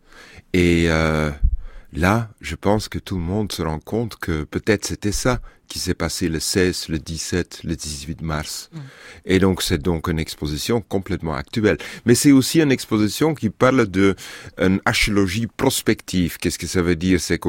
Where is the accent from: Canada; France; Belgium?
Belgium; Flanders; Je suis belge, je suis flamand